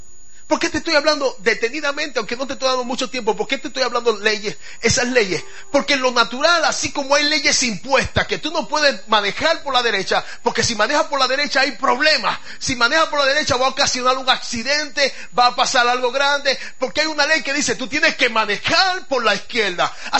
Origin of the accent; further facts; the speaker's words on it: Santo Domingo, Dominican Republic; ¿Se imagina usted que yo vengo de Santo Domingo